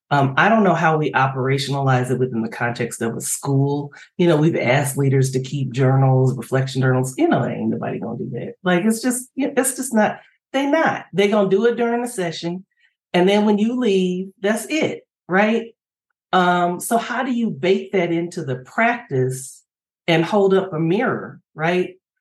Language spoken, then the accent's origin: English; United States; I'm an English speaker. I grew up in the United States.